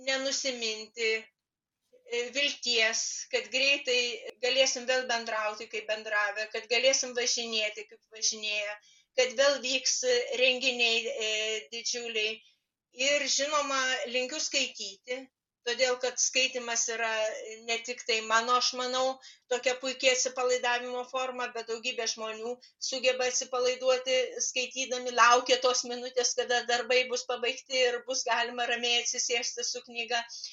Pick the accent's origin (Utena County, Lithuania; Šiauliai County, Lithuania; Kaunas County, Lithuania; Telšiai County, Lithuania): Šiauliai County, Lithuania; Šiauliai; moved away as an adult; now in Alytus, Lithuania; Čia aš jau gyvenu apie 40 metų ir jis jau artimesnis už gimtąjį miestą Šiaulius. Šiauliam tai yra tik tai nostalgija, o vis dėlto mano miestas yra Alytus.